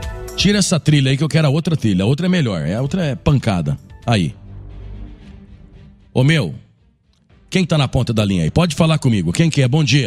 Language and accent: Portuguese; Londrina, Paraná, Brazil; tem até na Zona Norte da minha terra, lá no Cincão.